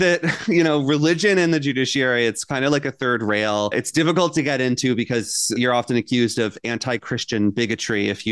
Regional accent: Florida, United States; I grew up in Florida.

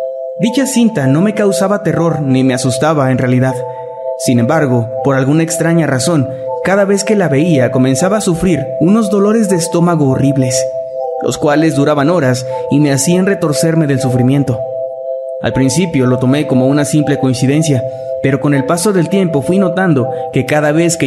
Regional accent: Panama; de Panamá, de donde soy originaria

